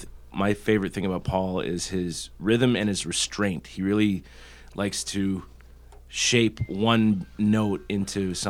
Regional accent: Ottawa, Ontario, Canada; I'm born and raised in Ottawa

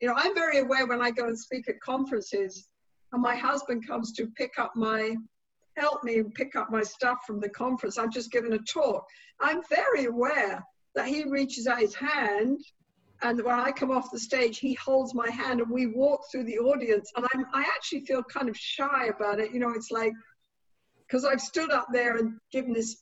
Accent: England, United Kingdom; That's because I'm English. English people don't stop breathing till they've drunk tea, okay?

